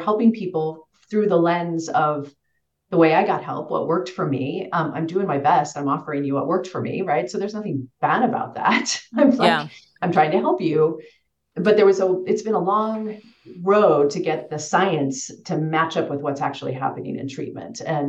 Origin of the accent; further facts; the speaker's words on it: Kansas, United States; I grew up in Western Kansas in the middle of nowhere where there was no treatment